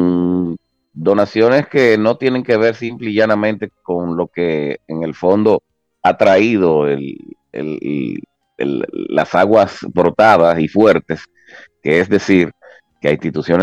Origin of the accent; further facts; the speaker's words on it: Dominican Republic; En las últimas noticias que nos atañen como ciudadanos dominicanos